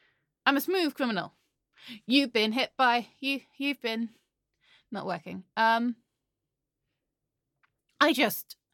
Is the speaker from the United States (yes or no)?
no; England, United Kingdom; Shit, I'm English.